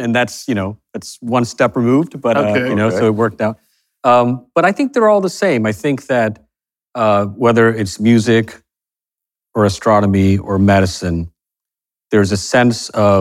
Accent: Fort Worth, Texas, United States; You know, I grew up in Fort Worth, Texas.

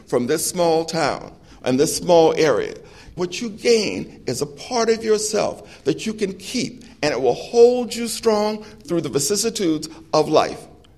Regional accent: Florida, United States; father's side of the family have attempted to embrace me in a way that they never did when I was growing up in Wakulla County.

